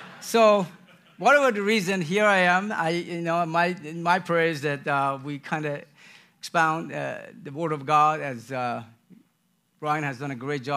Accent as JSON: {"language": "English", "country": "Iran", "tie": "born or raised there", "second_language": "English", "said": "I was born and raised in Iran, and we are in the news."}